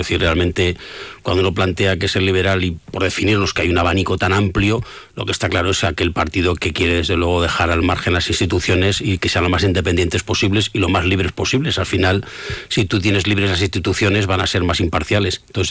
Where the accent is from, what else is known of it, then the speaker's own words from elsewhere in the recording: Navarre, Spain; Yo soy de Navarra y sé sufrir lo que es Bildu